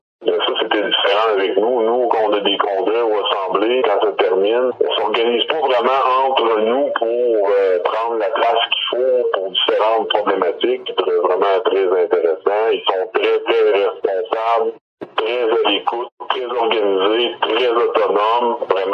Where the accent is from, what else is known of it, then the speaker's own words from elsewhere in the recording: Sorel-Tracy, Quebec, Canada; Moi, je viens du Québec. Je suis de la région de Sorel-Tracy.